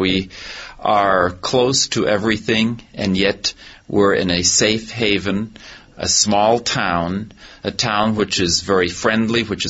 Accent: Switzerland; English is a second language; also born or lived in United States; Well, actually, I'm Swiss, but I'm also U.S. I'm a dual national. I was born in the States, and I spent the first 4 years in the U.S., and then I came to Switzerland.

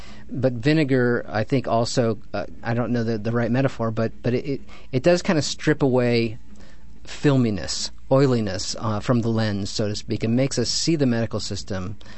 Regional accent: Midwest, United States; maybe it's because I'm American or originally from the Midwest or something

